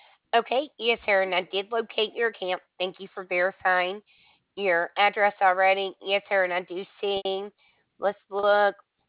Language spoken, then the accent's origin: English; Alabama, United States; moved away as an adult; now in Maine, United States; I'm from Alabama. I'm in Maine. But yes, sir, I'm from Alabama. I was there 30 years.